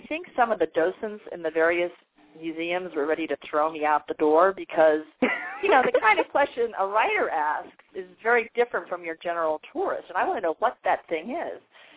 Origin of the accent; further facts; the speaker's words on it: United States; accent: American; So here I am with my American accent, you know.